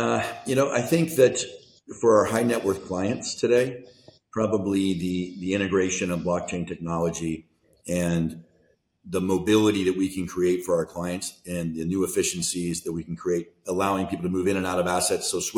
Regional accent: Washington, United States; I grew up in the Pacific Northwest in a very small town, about 2 hours outside of Seattle, Washington

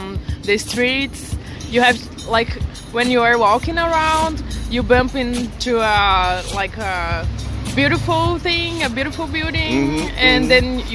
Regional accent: Brazil; I'm from Brazil.

